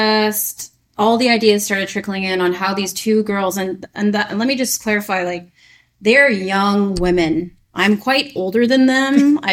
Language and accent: English; Canada; I'm Canadian, so I had to do that.